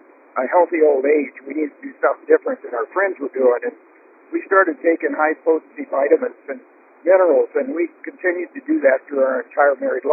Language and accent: English; Midwest, United States; I grew up in the Midwest where the water was really nasty